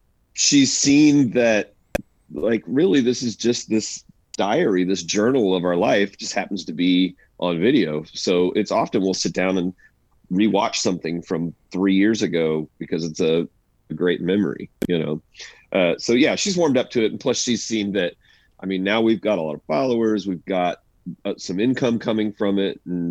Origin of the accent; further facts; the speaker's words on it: Topeka, Kansas, United States; Buddy, I grew up in North Topeka.